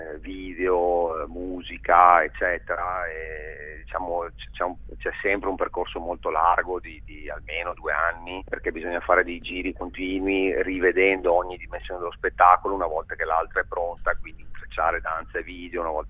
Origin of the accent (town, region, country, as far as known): Venice, Veneto, Italy; also born or lived in Paris; now in Buenos Aires, Argentina